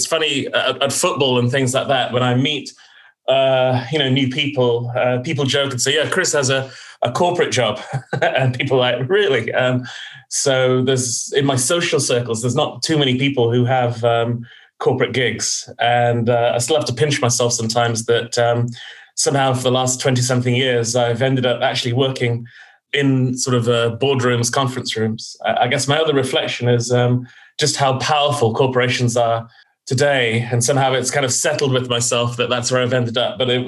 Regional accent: London, United Kingdom; born there; So my family is originally from Guyana. I was born in West London.

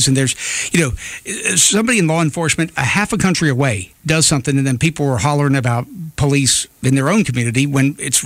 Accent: Mobile, Alabama, United States; I feel this is my hometown, so I don't know to compare it against other places

